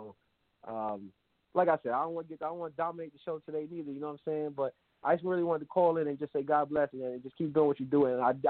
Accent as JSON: {"language": "English", "region": "New York", "country": "United States", "said": "I'm from Crown Heights, Brooklyn."}